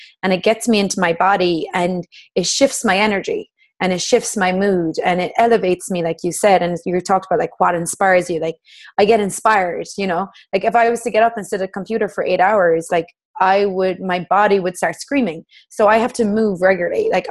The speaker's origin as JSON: {"language": "English", "town": "Cork", "region": "Munster", "country": "Ireland", "tie": "born or raised there", "moved": "as an adult", "said": "I'm from Ireland. Yeah. I'm from Cork down south. I'm Irish born and bred and moved here 4 years ago. 4 years in October."}